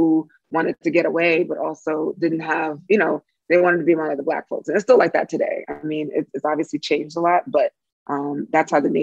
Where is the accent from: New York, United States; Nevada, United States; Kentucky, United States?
New York, United States; Brooklyn; as a kid here growing up in Brooklyn, I wasn't starved of that.